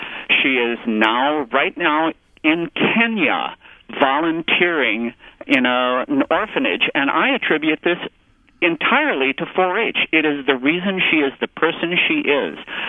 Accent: La Crosse, Wisconsin, United States; I grew up in La Crosse, and my parents just assumed that 4-H was for rural kids.

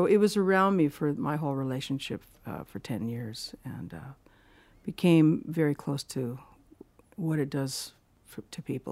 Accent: Marquette, Michigan, United States; I grew up in Marquette, Michigan.

